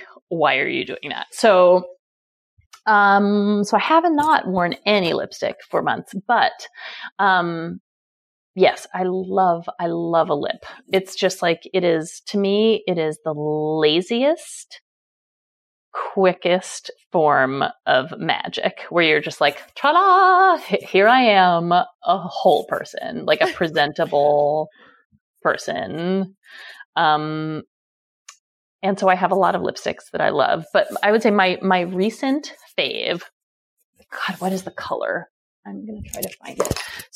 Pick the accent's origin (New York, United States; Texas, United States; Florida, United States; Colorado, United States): New York, United States; New York City; because I grew up on the Upper West Side